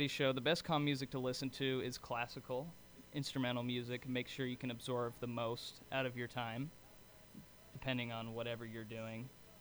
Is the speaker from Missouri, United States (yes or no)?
no; Los Angeles, California, United States; I'm humble in my athletic attributes, and I come from Los Angeles.